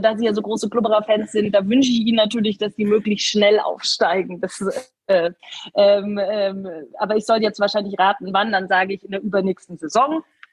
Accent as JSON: {"language": "German", "town": "Herrsching", "region": "Bavaria", "country": "Germany", "tie": "born or raised there", "said": "Ich bin in Hersching aufgewachsen. Ich bin dann erst zum Studium nach München gezogen"}